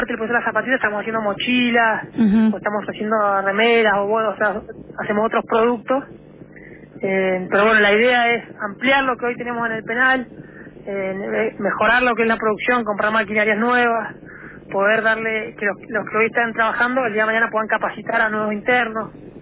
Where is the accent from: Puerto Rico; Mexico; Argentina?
Argentina; Mendoza; nosotros somos tres amigos mendocinos